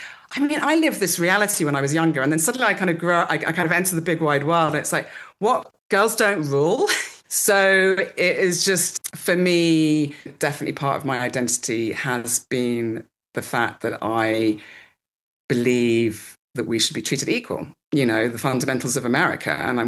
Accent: London, United Kingdom; I'm from London.

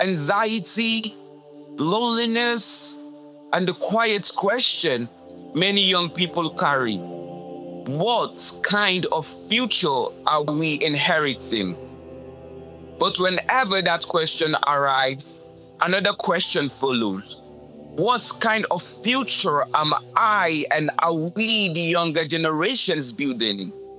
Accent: Nigeria; I come from Nigeria, a country in which the world often meets through headlines.

